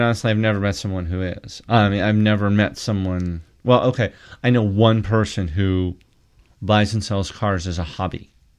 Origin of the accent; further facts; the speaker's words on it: United States; Which is funny because in America we import our lower class. You know, our goal as an American country, same thing, is to have all the middle class people be the people that were here first